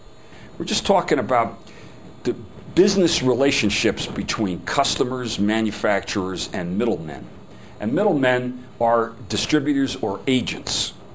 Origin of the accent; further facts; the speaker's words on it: New Jersey, United States; He was from Chicago and I was from New Jersey.